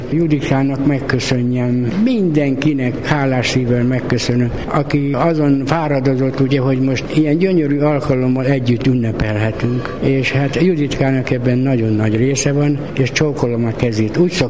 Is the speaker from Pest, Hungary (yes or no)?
yes; Érd, Pest, Hungary; Kisgyerekkorom óta Érden élek, én nem tudok elmenni. Itt vannak a szeretteim, részben már temetőbe.